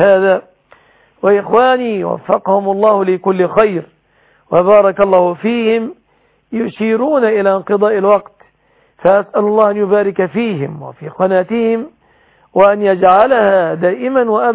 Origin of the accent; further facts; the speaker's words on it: Egypt; بلادنا مصر